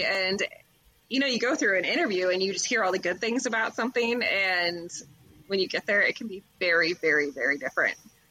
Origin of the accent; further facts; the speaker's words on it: Midwest, United States; I think being born and raised in the Midwest, like there's just like, you kind of expect the American dream.